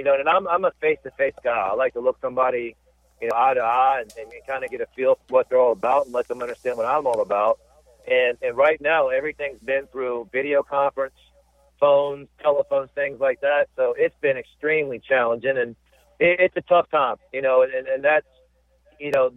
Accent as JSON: {"language": "English", "region": "Virginia", "country": "United States", "said": "But I'm from Virginia, and, you know, I worked at Virginia, worked at Virginia Tech"}